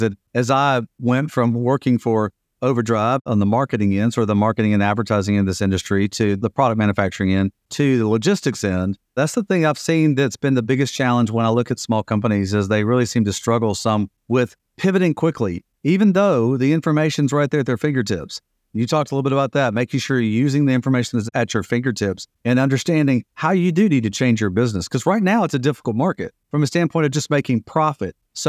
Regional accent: Alabama, United States; I am from Alabama, so you got to make it simple for us.

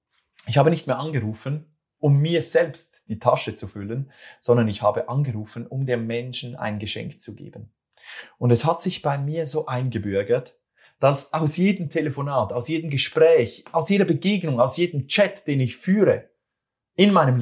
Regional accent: Switzerland; accent: Swiss German; das ist wieder mein schweizerdeutscher Akzent hier

